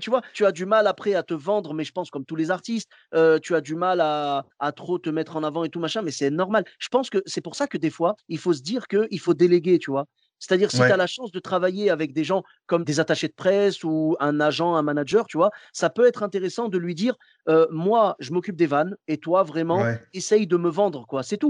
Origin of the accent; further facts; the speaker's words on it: Clermont-Ferrand, Auvergne-Rhône-Alpes, France; Moi, je suis de Clermont-Ferrand à la base.